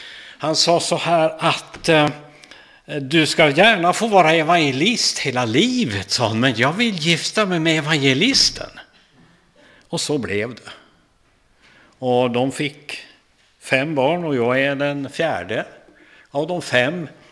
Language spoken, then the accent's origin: Swedish; Vilhelmina, Västerbotten County, Sweden; born there; Jag är född i Vilhelmina i en liten by som heter Storsele. Dit min mamma kom som evangelist på 30-talet, slutet där, eller i mitten på 30-talet.